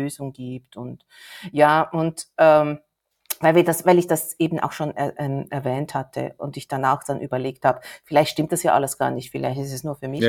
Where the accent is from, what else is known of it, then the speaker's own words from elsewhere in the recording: Switzerland; ich bin Schweizer.